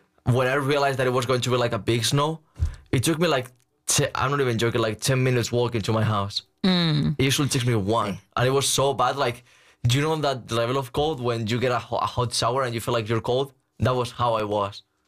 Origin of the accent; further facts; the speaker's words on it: Spain; English is a second language; no one like cared about the accent until I said like, oh, I'm from Spain.